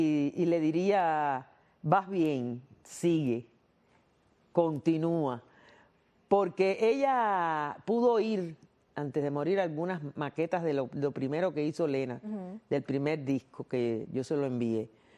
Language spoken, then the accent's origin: Spanish; Cuba; como buena cubana.